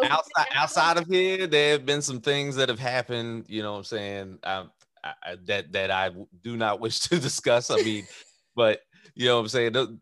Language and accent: English; Cape May, New Jersey, United States; I grew up in South Jersey in a very, very small town on the tip, the end of New Jersey, called Cape May.